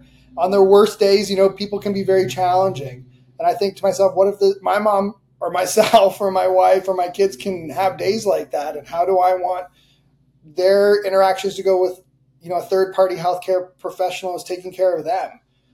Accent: Canada; now in United States; part of what drove me to become a doctor is I'm from Canada

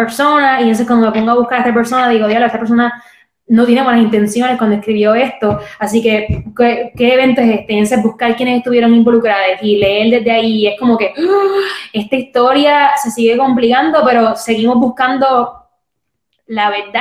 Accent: Puerto Rico; moved away; qué puedo hacer desde aquí como puertorriqueña

